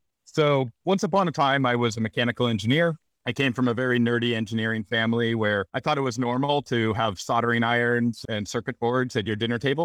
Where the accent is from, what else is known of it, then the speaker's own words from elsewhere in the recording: New Hampshire, United States; also born or lived in Boston, Massachusetts; I'm from New Hampshire and Boston, so that's in my DNA.